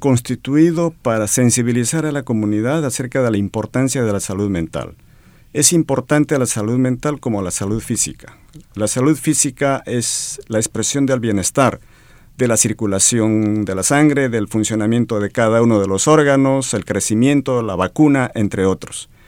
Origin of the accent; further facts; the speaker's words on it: Peru; also born or lived in Spain; now in United States; yo soy de natural de Perú. Uh-huh. Allí estudié psicología, estudié medicina, me formé en rehabilitación y en psiquiatría. Luego estuve trabajando primero en Perú, luego en España por 15 años